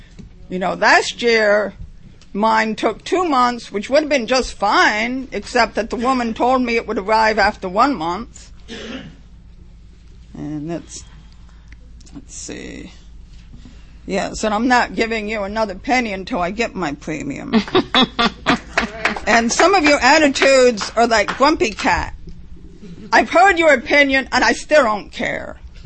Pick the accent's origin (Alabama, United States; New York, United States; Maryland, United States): Maryland, United States; Baltimore; Okay, I'm from Baltimore